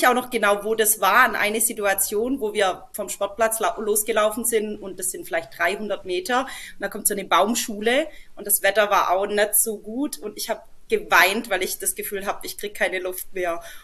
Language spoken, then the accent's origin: German; Heilbronn, Baden-Württemberg, Germany; accent: Swabian; Ansonsten hört man es vielleicht am Dialekt. Ich komme aus Baden-Württemberg im schwäbischen Raum, Großraum Heilbronn.